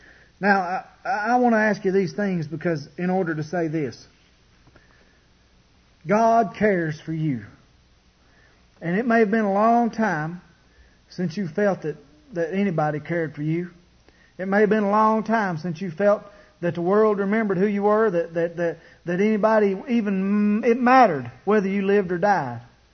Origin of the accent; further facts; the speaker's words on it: Kentucky, United States; I grew up in Letcher County, Kentucky, and we got a little different way of saying things at times.